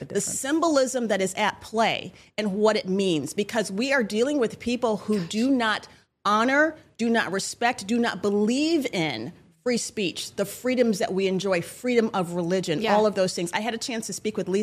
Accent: Michigan, United States; Yes, where I grew up in Michigan.

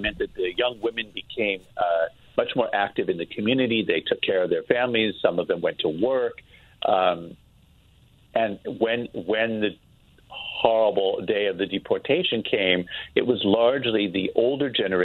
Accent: United States; Yes, Lisa, I'm American, just sitting that straight, but that's all right.

